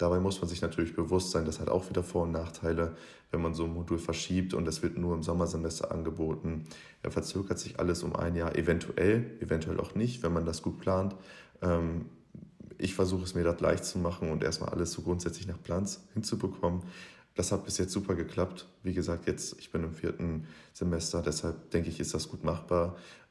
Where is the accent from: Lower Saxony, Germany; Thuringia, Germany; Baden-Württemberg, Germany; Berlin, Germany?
Lower Saxony, Germany; Ich komme aus Niedersachsen